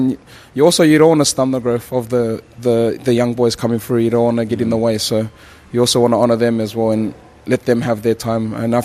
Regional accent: Koro, Eastern Division, Fiji; I'm from Nambuna Koro. It's an island off the mainland, so we're on Viti level at the moment. My island is a 15-hour boat ride from...

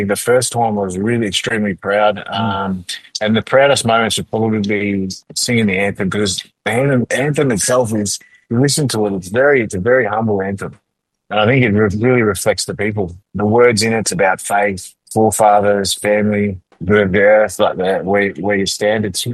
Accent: Western Highlands, Papua New Guinea; Yep, I'm from the Western Highland province. I'm actually mixed.

